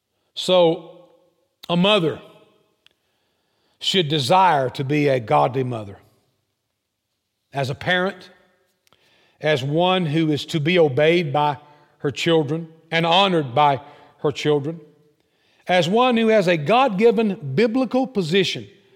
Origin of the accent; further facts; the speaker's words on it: Georgia, United States; Where I grew up in Southwest Georgia, there was a strong sense of and the presence of a matriarchal society where the mother is in charge.